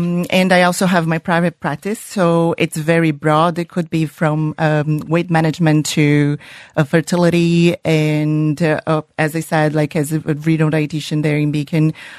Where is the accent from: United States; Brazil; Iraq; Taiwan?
Brazil; Yes, I'm from Brazil originally.